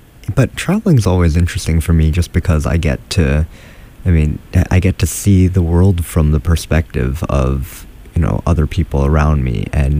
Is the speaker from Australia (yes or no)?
no; Hong Kong; just because I'm from Hong Kong, this is far enough away from home for me